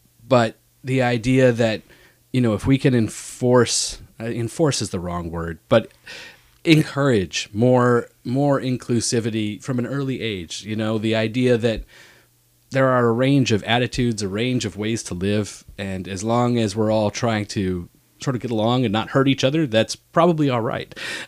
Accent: California, United States; And one of the things growing up in California, people sort of see themselves, talk about a group of sort of leftists that think they've done the work.

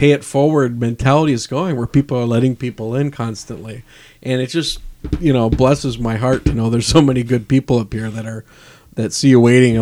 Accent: Crystal Falls, Michigan, United States; I'm from Crystal Falls. We drive an hour and a half to come here.

